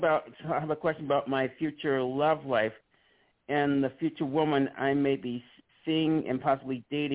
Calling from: Holly Springs, Mississippi, United States; from Holly Springs, Mississippi.

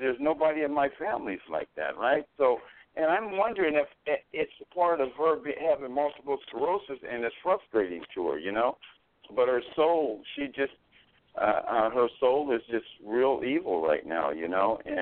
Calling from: Seattle, Washington, United States; I'm calling from Seattle, Washington.

